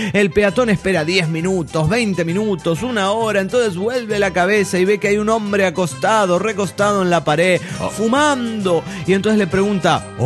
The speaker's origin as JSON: {"language": "Spanish", "country": "Bolivia", "said": "de Bolivia."}